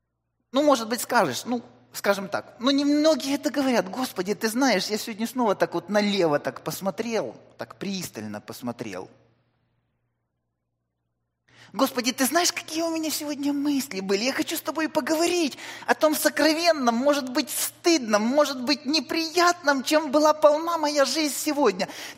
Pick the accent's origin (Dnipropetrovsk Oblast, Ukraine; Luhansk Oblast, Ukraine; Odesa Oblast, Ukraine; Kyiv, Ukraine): Dnipropetrovsk Oblast, Ukraine; Kryvyi Rih; born there; я родился в Кривом Роге, и у нас там много было карьеров, где открытым способом добывали руду, железную руду.